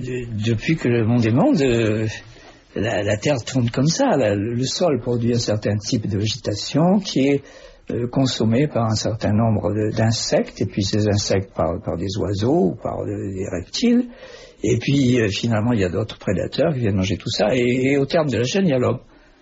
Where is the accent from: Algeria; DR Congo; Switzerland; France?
Algeria; born there; vous savez que je suis né en Algérie, donc j'ai appris la poterie avec les femmes kabyles